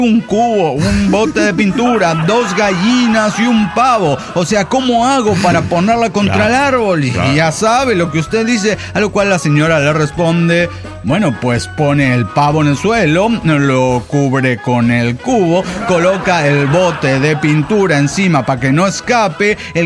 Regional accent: Cochabamba, Bolivia; de Cochabamba, Bolivia.

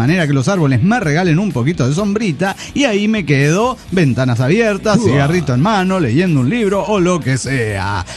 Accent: San Diego, California, United States; de San Diego, California, USA.

